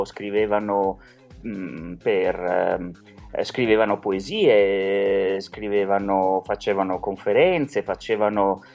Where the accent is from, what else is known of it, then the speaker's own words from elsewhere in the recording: Venice, Veneto, Italy; born there; Sono nato a Venezia, per chi è cresciuto a Venezia